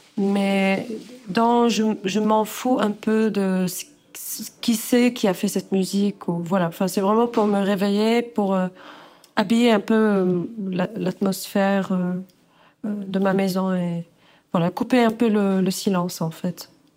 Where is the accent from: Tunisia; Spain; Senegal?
Tunisia; now in France; Je suis tunisienne et je vis en France depuis, je crois, 6 ans.